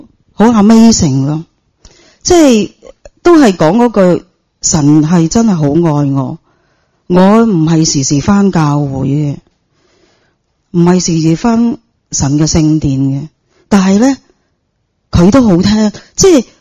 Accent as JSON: {"language": "Cantonese", "town": "Chaozhou", "region": "Guangdong", "country": "China", "said": "佢以前咧我哋潮州人个嗰个系拜神噶嘛"}